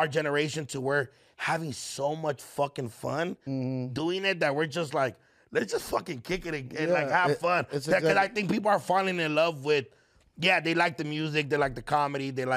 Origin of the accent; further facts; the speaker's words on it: Los Angeles, California, United States; Okay, so I'm born and raised in Echo Park, right?